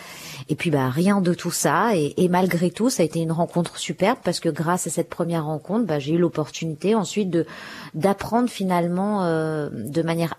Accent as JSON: {"language": "French", "country": "France", "tie": "born there", "said": "Et finalement, mes parents sont nés en Algérie et moi, je suis née en France."}